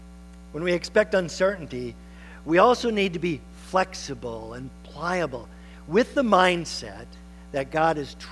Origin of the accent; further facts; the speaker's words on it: Port Huron, Michigan, United States; Now, I'm going to tell you, I grew up in Port Huron, Michigan.